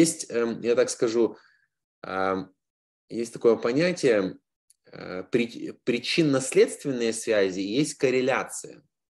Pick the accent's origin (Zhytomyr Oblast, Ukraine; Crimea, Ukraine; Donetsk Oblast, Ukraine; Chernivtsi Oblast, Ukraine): Zhytomyr Oblast, Ukraine; Ovruch; У него в Овруче, откуда я родом